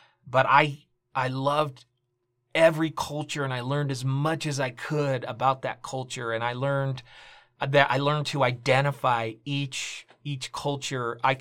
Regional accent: Oriente, Cuba; I'm like with Cuba, Mike, it was always Oriente. I'd always say, I'm from Oriente.

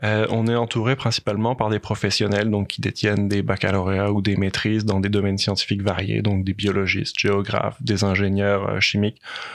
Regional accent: France; accent: French; moved away as an adult; now in Canada; J'ai étudié, dans le fond, je suis français, ça s'entend peut-être à mon accent.

